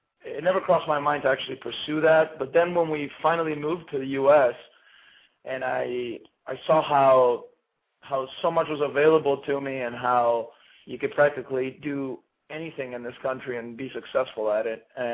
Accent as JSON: {"language": "English", "country": "Argentina", "tie": "born or raised there", "said": "I guess because of where I was raised in Argentina and how resources were very limited"}